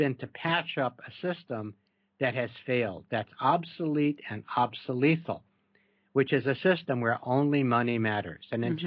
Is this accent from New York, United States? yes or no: yes; New York, United States; I'm from New York, and New Yorkers are noted for their bluntness.